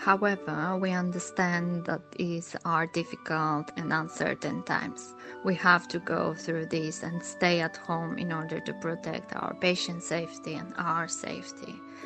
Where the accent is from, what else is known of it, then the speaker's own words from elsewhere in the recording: Greece; English is a second language; moved away as an adult; also born or lived in Albania; now in United Kingdom; My family and I came to the UK 1.5 years ago. I actually have 2 nationalities, Greek and Albanian. I was born in Albania and grown up in Greece. Both are extremely beautiful countries located in Southeast Europe.